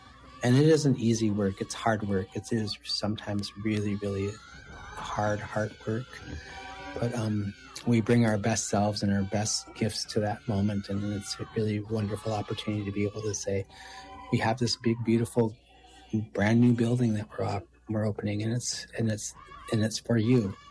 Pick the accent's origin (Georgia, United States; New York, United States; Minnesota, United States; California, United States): Minnesota, United States; Minneapolis; my lived experience as a child in South Minneapolis, growing up in South Minneapolis